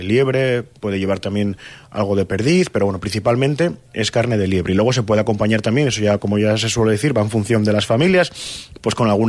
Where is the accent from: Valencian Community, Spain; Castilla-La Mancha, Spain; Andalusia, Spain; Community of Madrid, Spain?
Castilla-La Mancha, Spain; Motilla del Palancar; ese sí está en mi pueblo, está en Motilla del Palancar